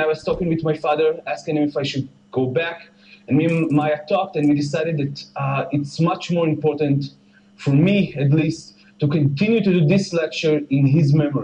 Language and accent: English; Jerusalem, Jerusalem District, Israel; English is a second language; I'm 28 years old. I'm from Jerusalem, born and raised in Jerusalem. I'm in actually seventh generation in Jerusalem.